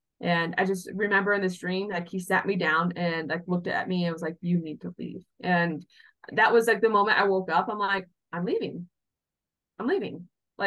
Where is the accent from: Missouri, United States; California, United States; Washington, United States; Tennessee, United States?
Washington, United States; Seattle; we drove cross country to my hometown in Seattle, Washington.